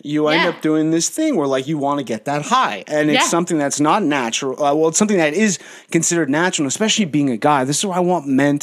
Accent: Canada; now in France; when I came from Canada to Europe after I did like my whole like fitness thing.

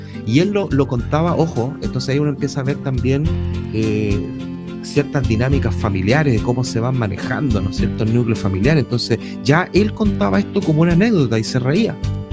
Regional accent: Chile; en el caso de nosotros los chilenos que celebramos nuestras fiestas patrias el 18 de septiembre

